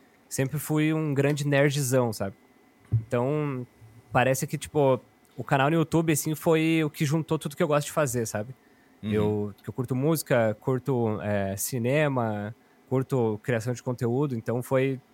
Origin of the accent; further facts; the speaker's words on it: Lages, Santa Catarina, Brazil; eu sou de Lages, Santa Catarina, então estamos perto aí também, né?